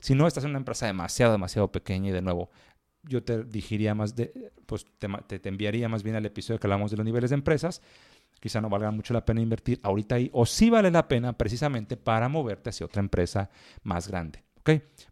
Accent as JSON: {"language": "Spanish", "country": "Mexico", "said": "Y México, que es de donde yo soy, pues estamos unidos por la frontera."}